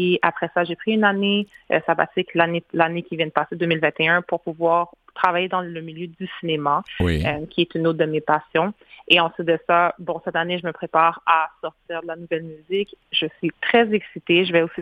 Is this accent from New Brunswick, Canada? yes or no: no; Laval, Quebec, Canada; also born or lived in New York, United States; J'ai grandi à Laval. Je suis née, OK, donc mes parents sont haïtiens, je suis née à New York, Brooklyn, et puis après ça, à l'âge de 3 ans, j'ai déménagé ici à Montréal, et on a déménagé à Laval.